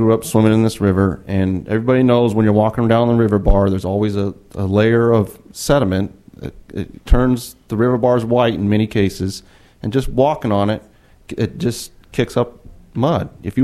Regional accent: Garberville, California, United States; The second thing is I'm from Humboldt County. I was born in Garberville. I got family who still swims in this river. I grew up swimming in it all my young life

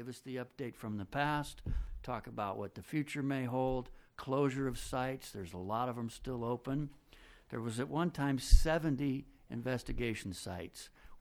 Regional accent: Roseland, California, United States; I'm from Roseland

